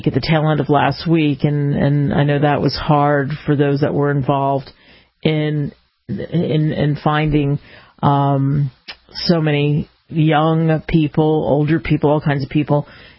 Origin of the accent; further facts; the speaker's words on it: Los Angeles, California, United States; I grew up in Los Angeles, and we got problems in L.A. of all sorts.